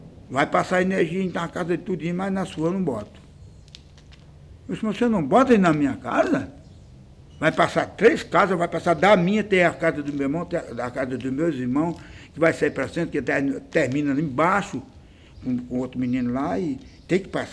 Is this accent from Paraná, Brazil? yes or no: no; Paraíba, Brazil; o futuro meu é aqui. Eu amo a Paraíba, eu amo a minha terra, eu não gosto de lá de fora, não gosto não.